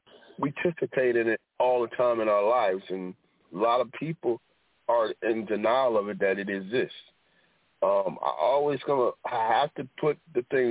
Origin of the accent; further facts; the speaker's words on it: Manhattan, New York, United States; So I was raised in Manhattan, so I've seen two different types of it.